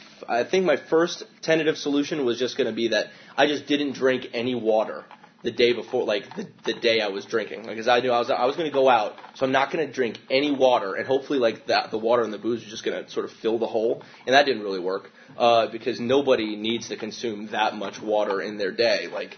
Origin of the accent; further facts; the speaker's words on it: New Jersey, United States; I was raised in the Church of Christ, in central New Jersey.